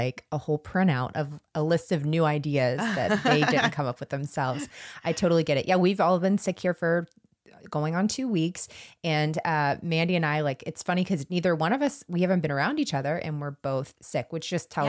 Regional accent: United States; I am from the North Florida, South Georgia region, and French isn't really something we're known for.

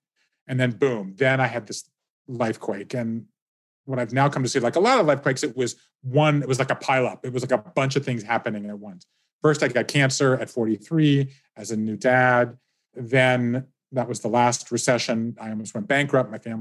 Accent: Savannah, Georgia, United States; moved away as an adult; I grew up in Savannah, Georgia. I left the South, then I went Northeast to go to college.

